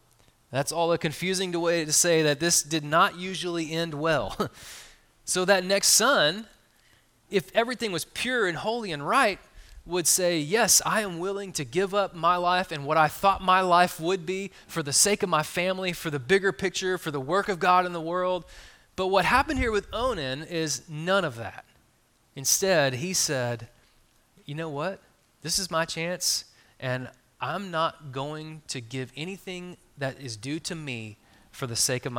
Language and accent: English; Texas, United States; I'm East Texan in my core, and so … is going to come out, okay?